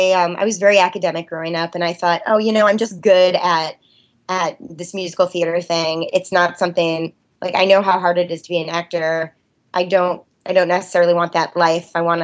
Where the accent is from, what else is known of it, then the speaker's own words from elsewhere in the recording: Detroit, Michigan, United States; So I grew up in Detroit. I am the daughter of a dancer and a bass player. My dad is the principal bassist with the Detroit Symphony.